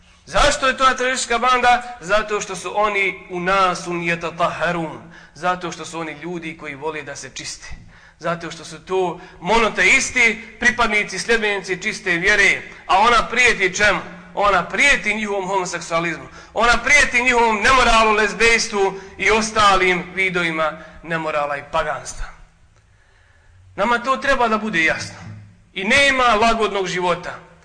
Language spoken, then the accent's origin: Bosnian; Bosnia & Herzegovina; Ista situacija kod nas u Bosni.